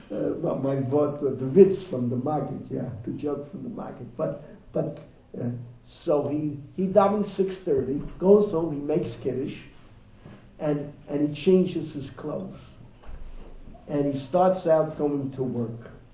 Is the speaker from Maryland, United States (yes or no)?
no; Bronx, New York, United States; Like I told you, I grew up in the Bronx.